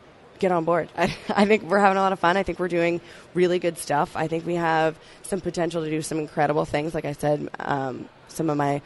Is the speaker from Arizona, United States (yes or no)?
no; Pennsylvania, United States; I'm from Pennsylvania, so 2.5 hours is like, forget it, I'm not driving over there.